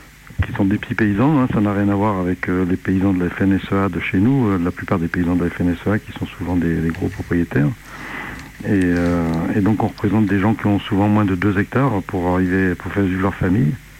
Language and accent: French; Bourg-en-Bresse, Auvergne-Rhône-Alpes, France; moved away as an adult; now in Larzac, France; Je suis ici depuis 35 ans maintenant. Je suis arrivé pendant la lutte de Larzac pour... Je venais de la journée de la région de Lyon, justement de Bourg-en-Bresse.